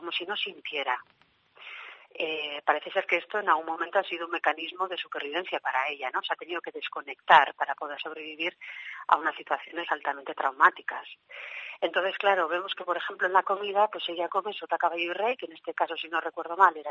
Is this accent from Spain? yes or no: yes; Basque Country, Spain; nosotras como vascas que somos, de esto sabemos mucho